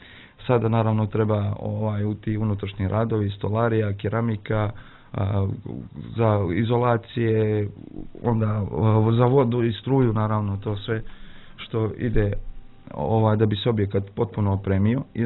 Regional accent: Rožaje, Rožaje Municipality, Montenegro; Pa s obzirom da sam ja rođen u Grižici, baš u Rožajama, i da je to moje rodno mjesto i moj rodni kraj

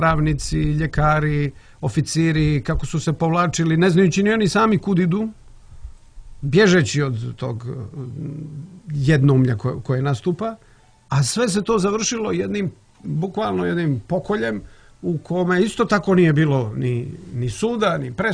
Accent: Montenegro; kakav je taj jednopartijski sistem bio kod nas u Crnoj Gori bukvalno do juče

